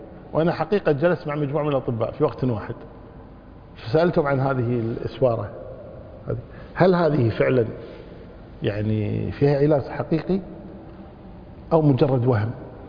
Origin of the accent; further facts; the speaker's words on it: Kuwait; كان عندنا في الكويت قديما